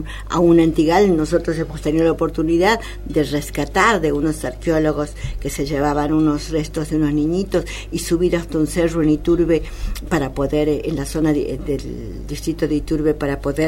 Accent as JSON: {"language": "Spanish", "town": "Abrapampa", "region": "Jujuy", "country": "Argentina", "tie": "born there", "said": "Abrapampa."}